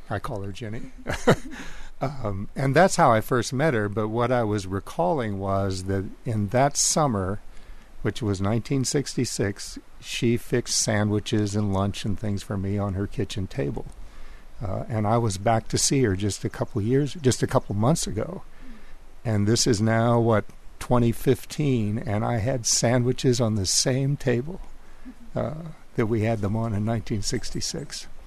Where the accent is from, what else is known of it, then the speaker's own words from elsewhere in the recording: Great Plains, United States; I grew up on the Great Plains, right at the corner of Iowa, Nebraska, and South Dakota.